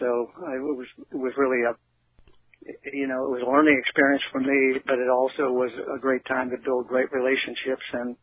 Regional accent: Boston, Massachusetts, United States; settle in Boston, which was my hometown, which was obviously very attractive. And my wife was from Boston as well

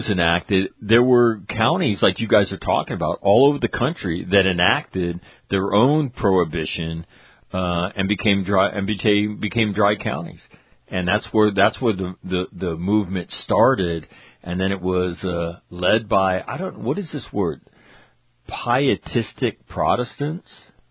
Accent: California, United States; growing up in California, we didn't really have laws like that.

